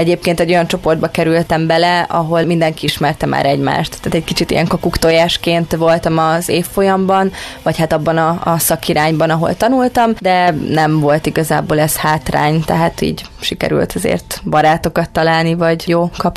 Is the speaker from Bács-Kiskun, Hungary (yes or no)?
yes; Kiskunhalas, Bács-Kiskun, Hungary; moved away as an adult; also born or lived in Szeged; now in Budapest, Hungary; Amikor felkerültem Budapestre, akkor nagyon nagy váltásnak éreztem, sokkal nagyobb váltásnak, mint Kiskunhalasról Szegedet, pedig ugye az volt az első olyan lépés, amikor eltávolodtam otthonról.